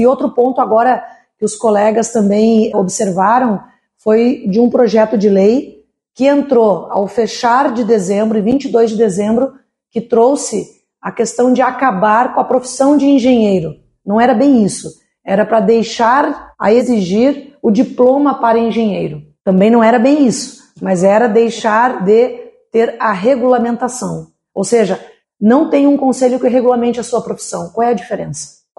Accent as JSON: {"language": "Portuguese", "town": "Porto Alegre", "region": "Rio Grande do Sul", "country": "Brazil", "tie": "born or raised there", "lives_now": "Esteio, Brazil", "said": "Eu sou natural de Porto Alegre, mas moro em Esteio há quase 30 anos."}